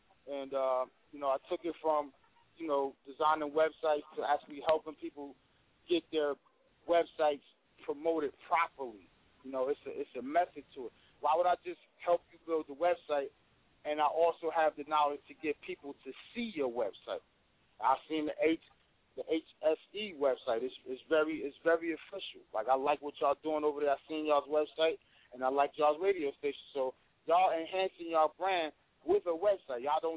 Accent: New Jersey, United States; You know, I'm from Jersey all day. So shout out to all my Irvington fam, my Newark fam, my East Orange fam.

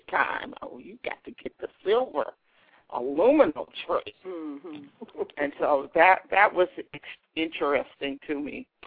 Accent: Chicago, Illinois, United States; now in California, United States; I grew up in Chicago. I'm now in California.

